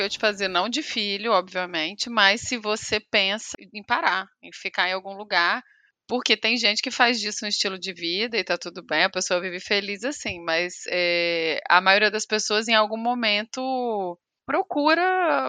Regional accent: Brazil; also born or lived in London; Oi, Liliana, tenho não sei quantos anos, sou brasileira, morei em Londres, faço não sei o quê.

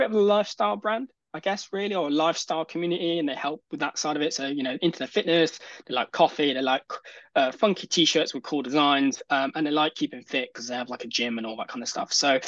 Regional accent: United Kingdom; We accept it as British people that that's their initial design ethos, and I think it's great.

